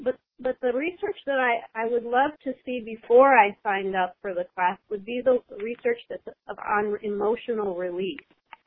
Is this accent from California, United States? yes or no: yes; San Diego, California, United States; I am from San Diego, California.